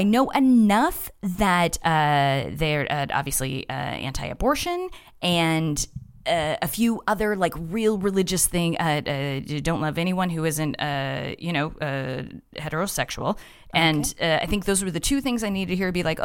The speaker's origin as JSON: {"language": "English", "town": "Colorado Springs", "region": "Colorado", "country": "United States", "tie": "born or raised there", "said": "At Colorado Springs, which is like an hour south of Denver."}